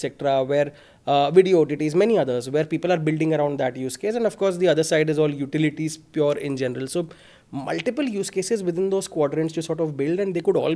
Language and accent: English; Mumbai, Maharashtra, India; Come from a single parent family, born and brought up in Bombay. Very, very middle class family.